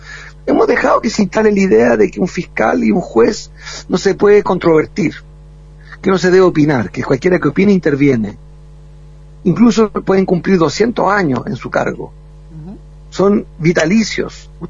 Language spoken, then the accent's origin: Spanish; Chile; Por eso yo soy chileno y usted argentino.